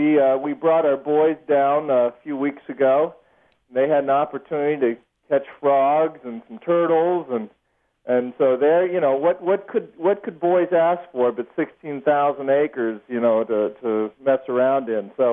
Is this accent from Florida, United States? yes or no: no; Dayton, Ohio, United States; also born or lived in Southern California; now in Louisville, United States; But I was also born and raised in Dayton, Ohio. And so I spent some of my youth in Louisville and surrounding areas, birding and botanizing and spelunking.